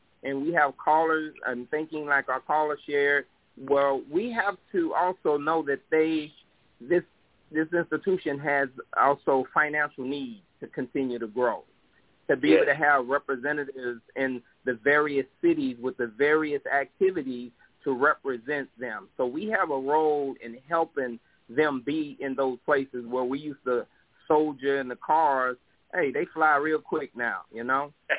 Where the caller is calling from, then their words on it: East St. Louis, Illinois, United States; I'm calling from East St. Louis, Illinois, across the river from you in our community setting of St. Louis, Missouri.